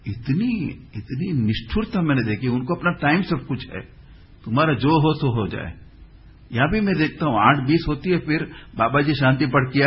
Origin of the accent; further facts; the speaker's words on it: Mumbai, Maharashtra, India; यहां मैं थोड़े दिन के लिए बंबई में ठहरा हूं, मैं बंबई आऊं ना, मैं बंबई में बड़ा हुआ हूं